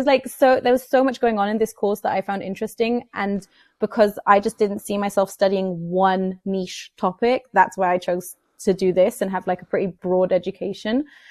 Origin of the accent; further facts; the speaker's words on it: Bern, Switzerland; first language en; moved away as an adult; also born or lived in England; I was actually born in Bern and grew up in Bern. But I always knew I wanted to go to England for an amount of my life because I've always just felt like, so it's my first language.